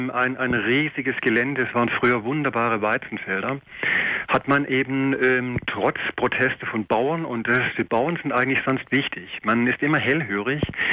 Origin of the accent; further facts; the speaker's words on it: Baden-Württemberg, Germany; gar nicht weiter so von meiner Heimat hier, im Süden, in Südwestdeutschland. Ich bin im Schwarzwald